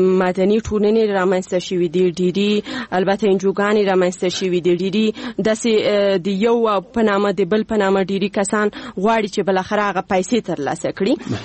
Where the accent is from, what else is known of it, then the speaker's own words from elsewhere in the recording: Paktia, Afghanistan; زه د پکتیا د دې یو ولسوالیم چې اصلا الته د انجونو د لپاره هیڅ کوانځای نشته،